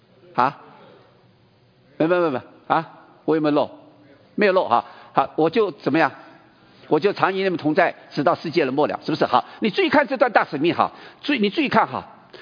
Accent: Taiwan; 你知道我自己从小在我自己的教会的背景里面，其实不是只有我们整个当时候的台湾教会，我们是不谈所谓的社会关怀这件事情的。

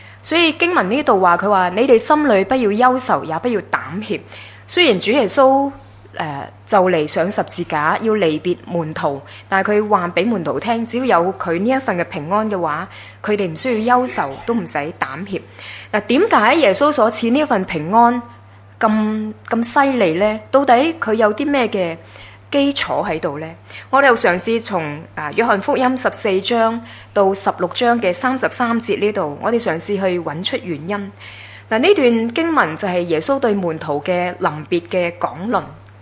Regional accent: Hong Kong; 我们香港人的快乐指数呢，就由去年的72名就跌到75名，

